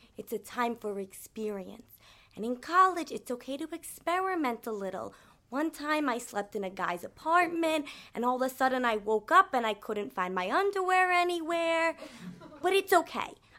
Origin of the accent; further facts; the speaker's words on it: United States; So, yes, I am American.